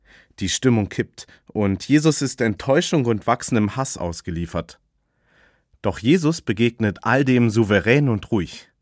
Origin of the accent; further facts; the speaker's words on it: Hamburg, Germany; ich komme gebürtig aus Hamburg, da wird einem das schon in die Wiege gelegt.